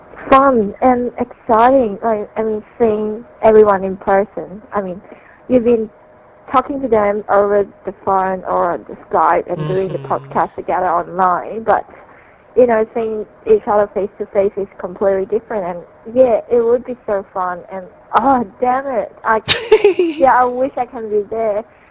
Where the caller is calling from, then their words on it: Melbourne, Victoria, Australia; I'm calling from Melbourne again.